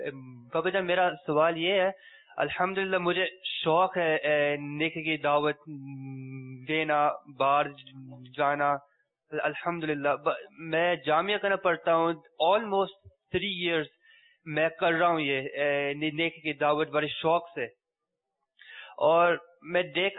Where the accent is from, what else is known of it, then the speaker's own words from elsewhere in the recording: Scotland, United Kingdom; میں اصل پہ اسکاٹلینڈ سے ہوں۔